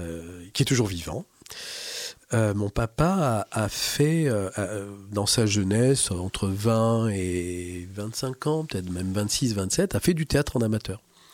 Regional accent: Saint-Émilion, Nouvelle-Aquitaine, France; born there; suis né à Saint-Émilion en Gironde en juillet 1959.

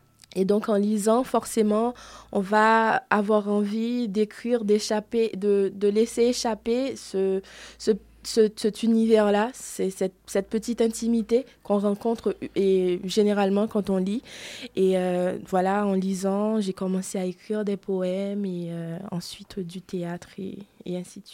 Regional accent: Haiti; je suis haïtienne et j'écris du théâtre

